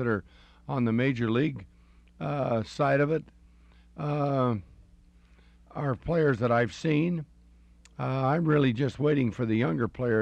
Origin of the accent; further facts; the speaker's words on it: San Diego, California, United States; He's a great kid from San Diego, my hometown.